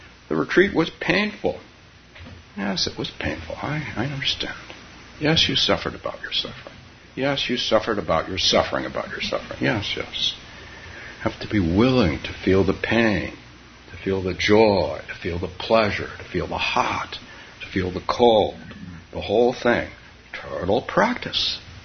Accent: California, United States; So I was a kid growing up in California. My mother taught us to plant our avocado seeds in the house

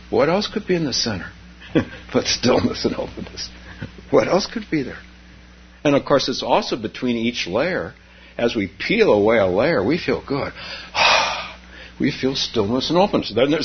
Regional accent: the West, United States; and I'm from the West, but I'm not from Texas.

